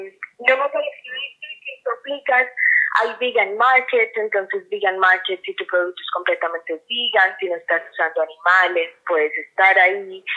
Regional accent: Bogotá, Colombia; Yo vengo de Bogotá, que es la capital de Colombia.

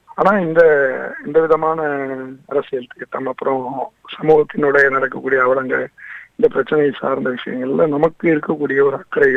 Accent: Mannargudi, Tamil Nadu, India; இயல்பாவே சின்ன வயதுல இருந்து ஒரு அரசியல் குடும்ப பின்னணியில வந்தவனா. மன்னார்குடி என்னுடைய சொந்த ஊர்.

